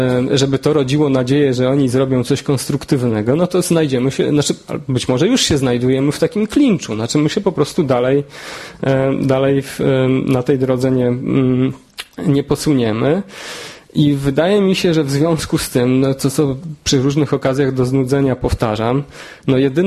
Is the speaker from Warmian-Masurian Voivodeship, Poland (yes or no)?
no; Warsaw, Masovian Voivodeship, Poland; Wychowałem się w Ursusie, gdzie w tym czasie były trzy podstawówki.